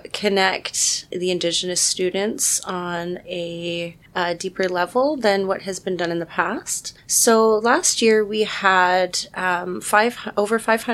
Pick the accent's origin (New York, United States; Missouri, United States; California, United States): California, United States; Potter Valley; I am Pomo from Potter Valley, California.